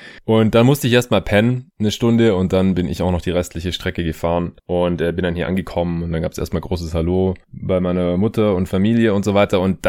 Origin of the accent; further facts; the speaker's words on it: Stuttgart, Baden-Württemberg, Germany; wegen denen ich jetzt hier auch gerade in meiner alten Heimat in Stuttgart bin